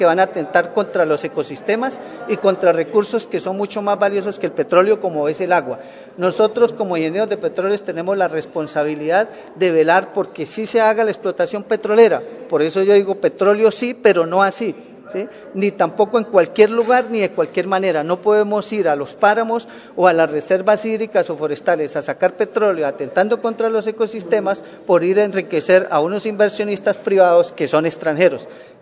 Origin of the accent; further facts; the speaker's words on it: Colombia; como colombiano siento por encima de mi diploma como ingeniero de petróleos mi cédula de ciudadanía.